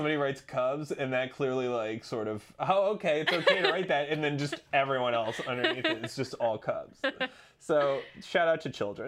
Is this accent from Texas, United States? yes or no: no; North Carolina, United States; I'm from North Carolina. That's not a short drive.